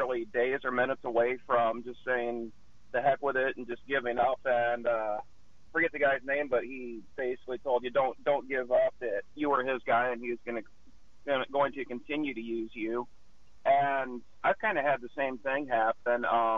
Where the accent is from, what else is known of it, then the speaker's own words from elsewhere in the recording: Battle Creek, Michigan, United States; now in Tempe, United States; Originally from Battle Creek, Michigan. I've been out here for about 17 years. Came out here to go to school and just liked it so